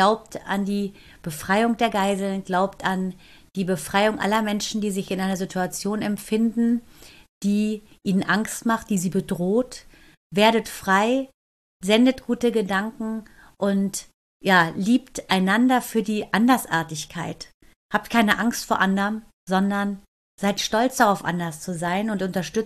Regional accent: Hesse, Germany; Ich bin ja in Hessen groß geworden, ich kenne Marburg sehr gut

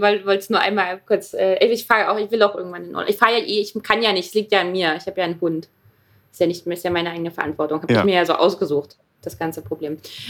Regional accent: Brandenburg, Germany; Also da, wo ich aufgewachsen bin

